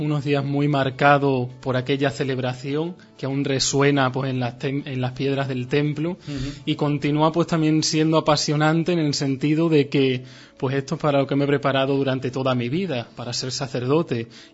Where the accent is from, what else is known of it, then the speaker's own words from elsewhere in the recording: Miajadas, Extremadura, Spain; Al ser natural de Miajada, uh-huh, este año ha sido el año que más cerca he estado